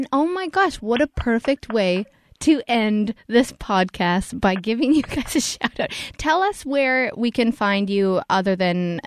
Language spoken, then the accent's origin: English; Canada; Talking about me being Canadian.